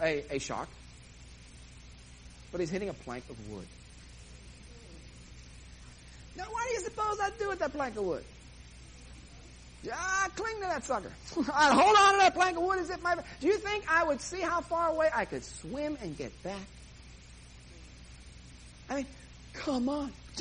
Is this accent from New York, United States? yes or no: yes; New York, United States; Now, being a New Yorker, I can handle anything.